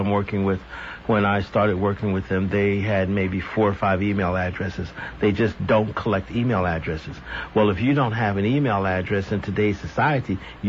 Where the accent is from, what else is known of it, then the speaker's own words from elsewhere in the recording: California, United States; I'm from California, and we bought our first house in California in 76.